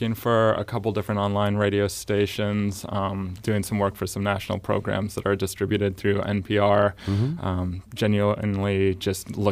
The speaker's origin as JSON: {"language": "English", "town": "Northfield", "region": "Minnesota", "country": "United States", "also_born_or_lived": "New York", "said": "I'm from Northfield, Minnesota. It's about 40 minutes south of the Twin Cities."}